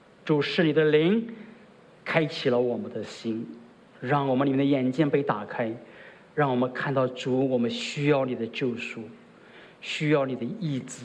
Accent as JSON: {"language": "Chinese", "country": "China", "said": "我们中国人很聪明的，对不对？"}